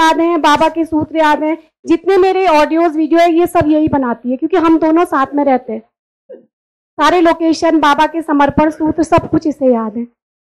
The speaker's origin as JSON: {"language": "Hindi", "region": "Uttarakhand", "country": "India", "said": "मैं उत्तराखंड से हूँ"}